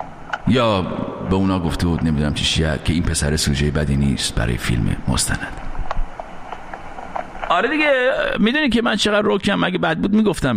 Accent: Iran; moved away; خانواده من خب از ایران اومدم بیرون.

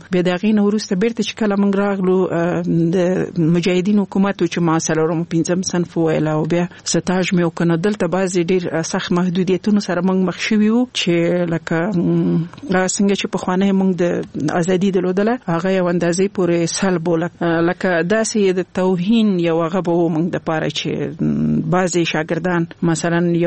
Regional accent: Laghman, Afghanistan; also born or lived in Nangarhar; زه خپل د لغمان ولایت يم او زما مور غوښتل چې زه باید خځه کې درس وایم، نو ځکه هغه په لغمان کې وځي ماما کور کې په ننګرهار کې پریخوم

